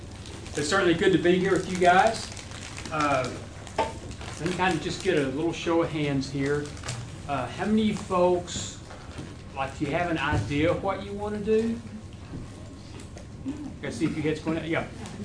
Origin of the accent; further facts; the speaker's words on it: Lubbock, Texas, United States; also born or lived in Post, Texas; now in Oklahoma, United States; I'm in Oklahoma. I grew up in Lubbock, Texas.